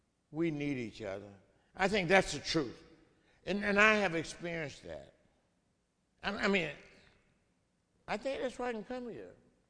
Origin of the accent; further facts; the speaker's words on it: Mississippi, United States; In my home state, the Mississippi.